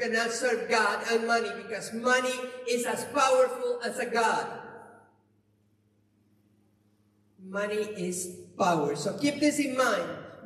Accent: Argentina; moved away; I remember that's the reason we came from Argentina to this country, because we were in such poverty that it was virtually impossible to feed our family anymore.

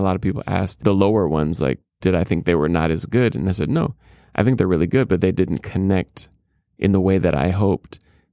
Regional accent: Minneapolis, Minnesota, United States; I'm from Minneapolis, so … was like huge, huge, huge, huge.

